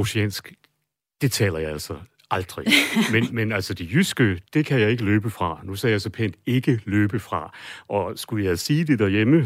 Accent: Jutland, Denmark; der er ikke to meninger om, at jeg er jyde. Jeg taler med en faldende tonegang

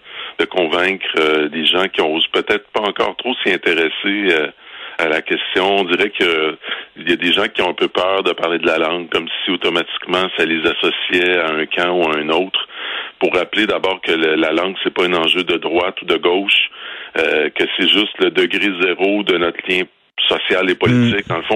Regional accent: Quebec, Canada; je viens du centre du Québec

